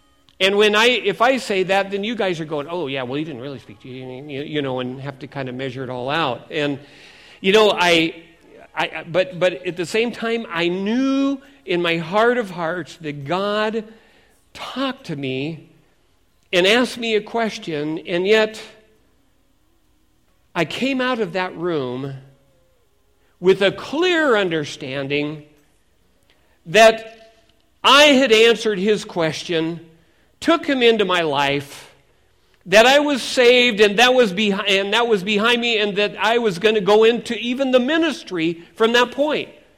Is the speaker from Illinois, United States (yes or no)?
no; Seattle, Washington, United States; also born or lived in California, United States; it was right around that time when I moved to California from Seattle, Washington. I was raised in Seattle.